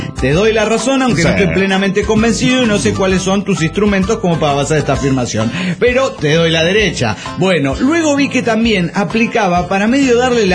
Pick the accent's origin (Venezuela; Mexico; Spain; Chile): Mexico; Los Cabos, Baja California Sur; de los Cabos Baja Califa, Sur México.